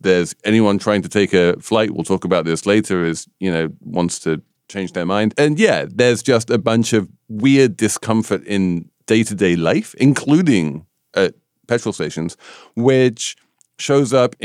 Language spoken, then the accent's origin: English; United Kingdom; a Brit, right?